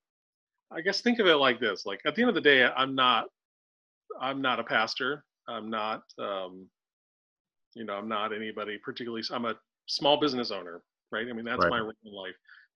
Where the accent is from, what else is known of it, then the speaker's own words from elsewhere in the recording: United States; particularly as an American who, you know, we love self-reliance and we love the idea that, hey, I earned everything.